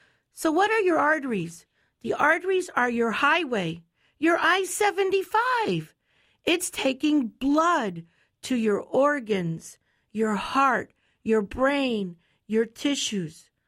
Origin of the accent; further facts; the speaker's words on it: Florida, United States; I grew up here in Charlotte County. I am the first woman to grow up, graduate from Charlotte High School, and come back and practice medicine.